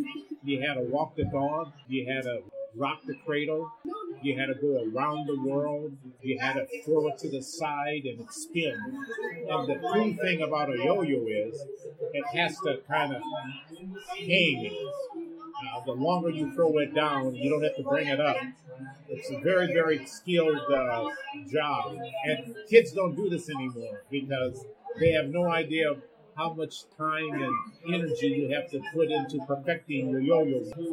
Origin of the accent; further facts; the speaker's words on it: Saint Paul, Minnesota, United States; I was born and raised in the Rondo neighborhood